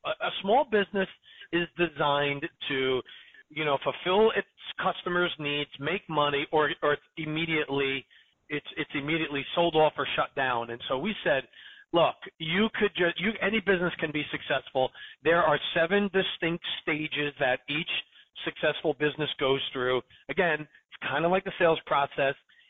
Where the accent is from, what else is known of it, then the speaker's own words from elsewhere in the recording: New Jersey, United States; So I'm from New Jersey, right?